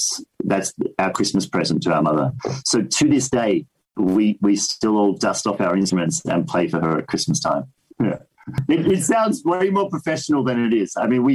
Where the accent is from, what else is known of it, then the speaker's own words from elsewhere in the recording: Melbourne, Victoria, Australia; So I lived in Melbourne. I grew up in Melbourne, but the animation company that I wanted to work at was in Sydney. So for a year, I went to Sydney at 17